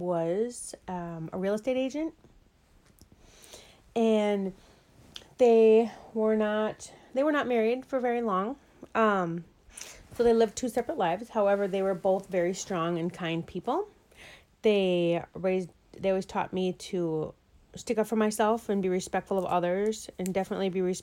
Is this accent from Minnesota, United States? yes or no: yes; South St. Paul, Minnesota, United States; I grew up in South St. Paul, Minnesota. My childhood was great.